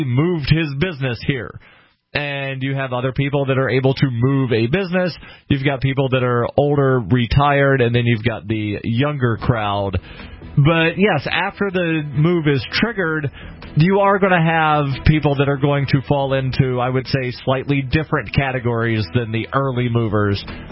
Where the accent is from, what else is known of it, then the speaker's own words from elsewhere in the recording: Alabama, United States; also born or lived in Texas; Said, move from Texas. I'm originally from Alabama.